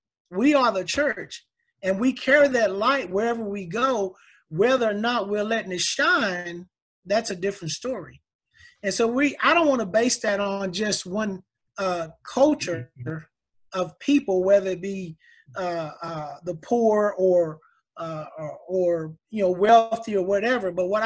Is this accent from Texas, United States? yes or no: no; Nashville, Tennessee, United States; I grew up in South Nashville Projects, and I don't mind telling people that. And my wife's father didn't want us to get married because of where I was from.